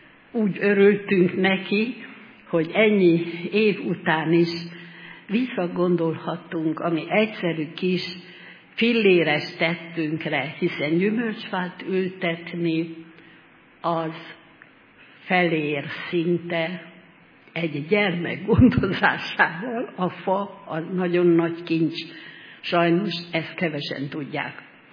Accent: Oradea, Bihor, Romania; mert Nagyváradról jöttem fel osztálytársaimmal, Nagyváradtól Balatonszárszóig

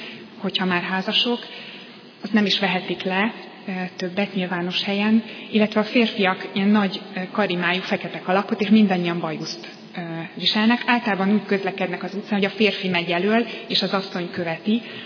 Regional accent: Hungary; Mert igaz, hogy európaiak vagyunk, de magyarok vagyunk ezen belül.

